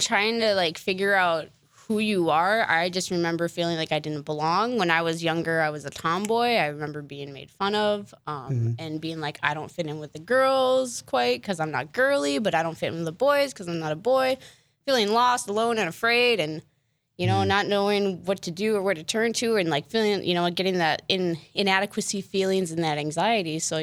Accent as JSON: {"language": "English", "town": "Bismarck", "region": "North Dakota", "country": "United States", "tie": "born or raised there", "said": "Well, I grew up here in Bismarck. My family is from pretty much Michigan, so I'm the only true North Dakotan in the family."}